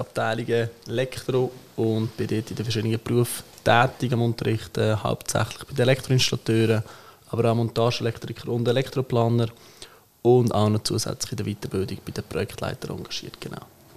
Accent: Lucerne, Switzerland; Das ist auch korrekt. Ich komme aus dem Kanton Luzern.

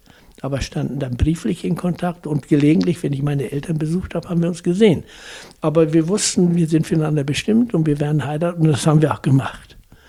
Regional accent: Lower Saxony, Germany; Obwohl wir viel im Ausland gelebt haben und hier jetzt schon 45 Jahre in Hessen, das ist immer noch meine Heimat.

